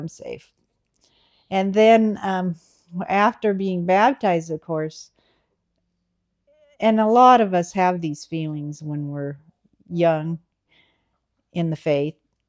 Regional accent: Siletz, Oregon, United States; I grew up in Siletz, Oregon, a small town. Only 1,000 people in the town, and we lived about a mile out of town in the countryside.

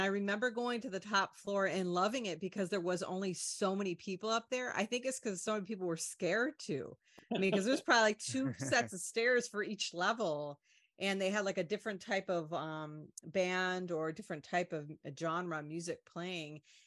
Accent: Chicago, Illinois, United States; And you're reminding me of, you know, because we're from Chicago, so that E2, I remember seeing that on the news

